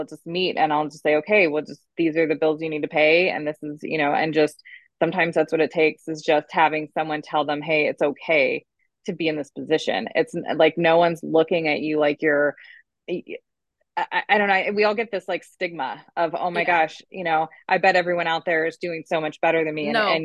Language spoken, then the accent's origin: English; Iowa, United States; moved away as an adult; I'm originally from Iowa, small town, just, and small town, like nothing really going on there.